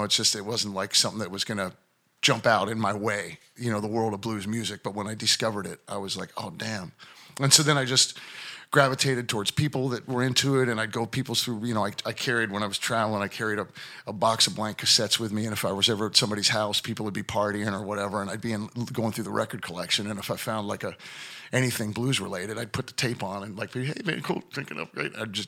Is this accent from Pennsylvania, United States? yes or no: yes; Pennsylvania, United States; now in New York, United States; And like the first gig was in my hometown, which is outside Pittsburgh, Pennsylvania.